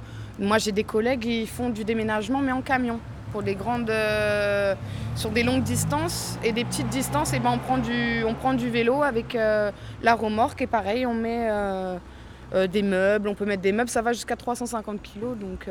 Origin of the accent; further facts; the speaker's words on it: Paris, Île-de-France, France; now in Bordeaux, France; Non, je suis de Paris.